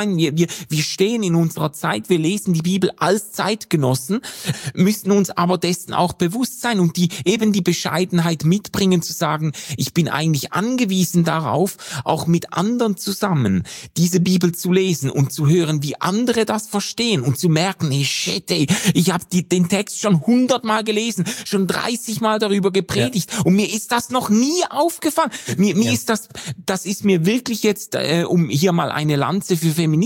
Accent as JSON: {"language": "German", "country": "Switzerland", "said": "dass ich die Bibel nicht anders lesen kann, denn als Schweizer, Europäer, weißer Mann, als privilegierter Mensch"}